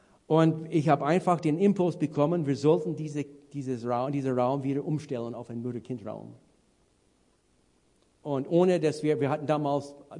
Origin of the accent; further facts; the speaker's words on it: Canada; German is a second language; ich bin, wie man schon heraushört, ich bin Kanadier